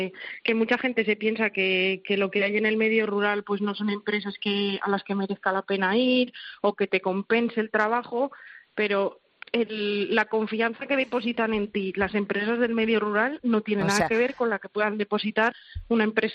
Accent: Soria, Castile and León, Spain; moved away as an adult; now in Zaragoza, Spain; tengo 24 años, mi vida la tengo en Zaragoza, llevo pues 6 años viviendo aquí porque yo soy de Soria y quieras que no, pues mi vida, mi gente, pues la tengo aquí.

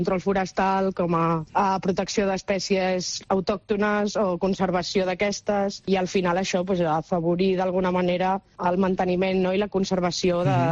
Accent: Marata, Catalonia, Spain; en el meu poble, concretament, a Marata

